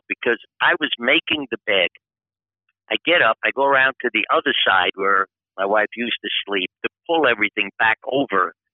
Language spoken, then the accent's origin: English; Brooklyn, New York, United States; We grew up together in Brooklyn, New York.